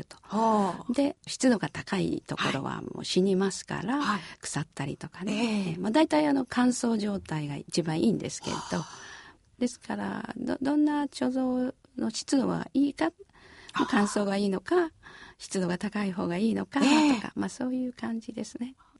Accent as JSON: {"language": "Japanese", "region": "Oita", "country": "Japan", "tie": "born or raised there", "also_born_or_lived": "Yawatahama", "said": "八幡浜の、はい、マージロっていうところなんですけど、はい、そこで生まれました。で、4歳ぐらいだったと聞いてますが、九州大分県の方に、父がみかん農家なものですから、栽培をする土地を買い求めましたので、一家で。"}